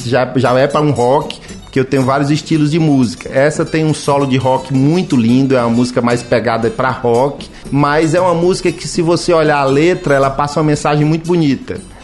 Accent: Fortaleza, Ceará, Brazil; born there; Minha mãe é de Pedra Branca, meu pai é de Monsenhor Tabosa. Eu nasci aqui em Fortaleza, mas visito uma vez ou outra, eu vou lá no interior.

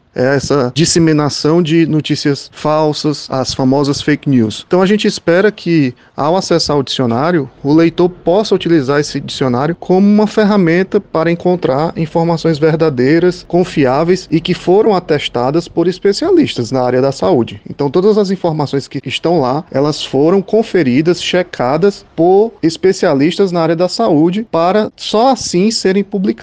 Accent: Ceará, Brazil; como cearense, como professor aqui da Universidade Federal do Rio Grande do Norte, como nordestino, sobretudo como brasileiro

